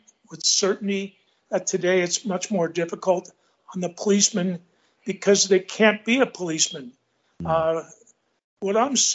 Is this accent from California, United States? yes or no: yes; San Francisco, California, United States; And having been born and raised there, and I grew up in San Francisco, I went to high school. San Francisco, played sports in the city.